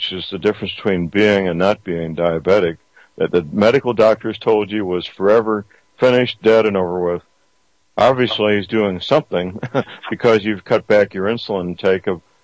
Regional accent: St. Louis, Missouri, United States; in my hometown, St. Louis, Missouri

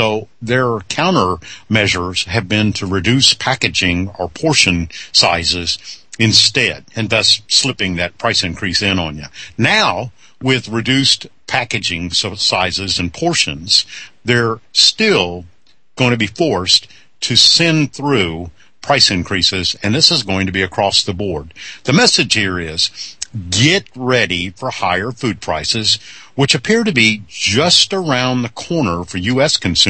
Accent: Illinois, United States; when I grew up in Illinois, it was Champaign-Urbana.

